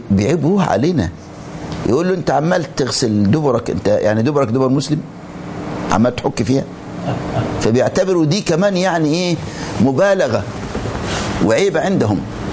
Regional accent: Egypt; أذكر موقف حدث عندنا في مصر

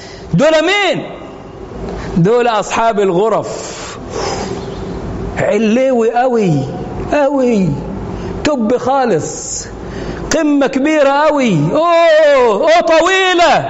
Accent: Egypt; احنا كمصريين

